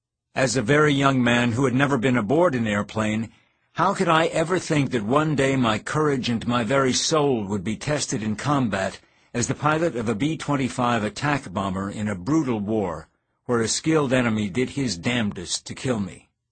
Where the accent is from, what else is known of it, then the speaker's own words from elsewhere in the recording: Houston, Texas, United States; As a little boy growing up on Alamo Street in Houston, Texas, where few dared aspire to places so obviously beyond their reach, I dreamed.